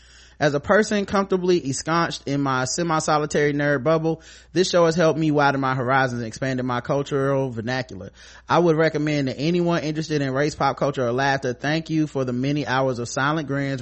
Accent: United States; So I grew up in Jamaican and Vietnamese cultures. Going home was like going to Little Jamaica. My father often reminded my sister and me, we no American. We got citizenship though

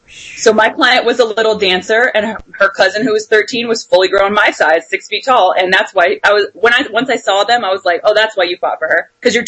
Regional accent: California, United States; moved away as an adult; now in Illinois, United States; I live in the great state of Illinois currently with my partner, who is a woman. And then I am actually from California, where I lived until I went to law school here in Chicago. So I spent almost all my life in California

